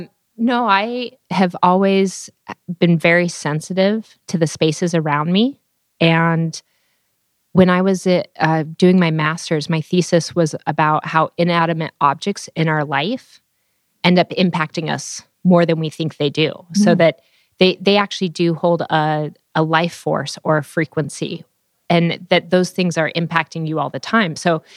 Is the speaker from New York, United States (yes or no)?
no; Wyoming, United States; So I'm originally from Wyoming. Both my mother and father's side of the family immigrated to the U.S. and homesteaded in Wyoming.